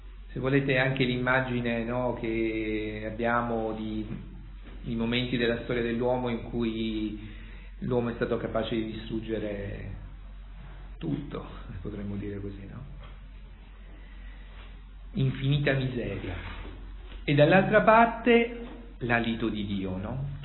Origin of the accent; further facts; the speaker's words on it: Grottaglie, Apulia, Italy; Io sono di Grottaglie, per cui no, ho in mente gente, li vedo ancora oggi, dei ceramisti che lavorano, no, con la terra.